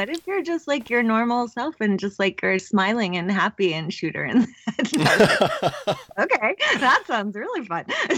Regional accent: Dallas, Texas, United States; I mean, we're both from Dallas and we both had gone to SMU

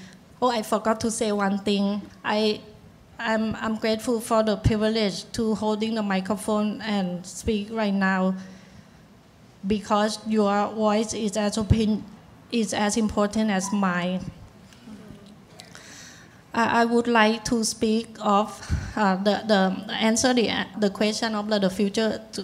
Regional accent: Bangkok, Thailand; where I grew up in Bangkok

